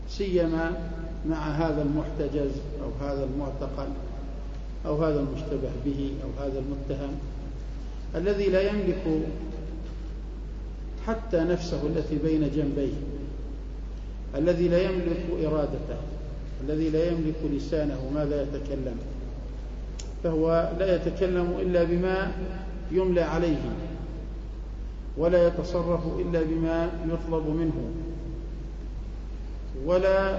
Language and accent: Arabic; Jordan; الفرق في التعامل بين رجال الأمن في بلدنا الأردن وبين غيرهم في بعض البلدان العربية و